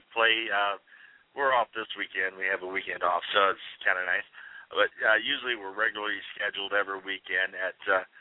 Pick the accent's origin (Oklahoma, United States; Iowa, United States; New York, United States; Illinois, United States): Oklahoma, United States; Tulsa; moved away as an adult; now in Pittsburgh, United States; I'm originally a southern boy. I grew up around the Tulsa, Claremore, Oklahoma area. It's where a lot of my childhood and adult years were raised there. And about when I was about 21, 22, I moved up here to the Pennsylvania state.